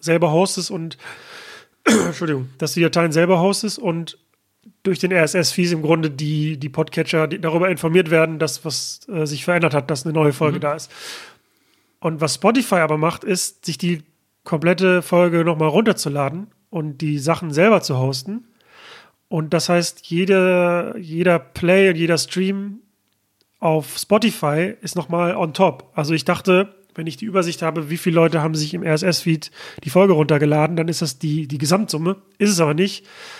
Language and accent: German; Mülheim an der Ruhr, North Rhine-Westphalia, Germany; es gab hier in meiner Heimatstadt Mülheim